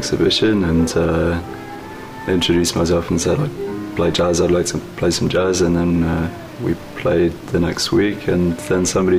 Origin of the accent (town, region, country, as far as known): England, United Kingdom